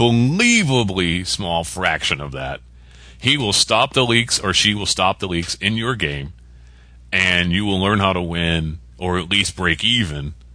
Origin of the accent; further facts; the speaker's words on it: Connecticut, United States; Very exciting, my home state, Connecticut.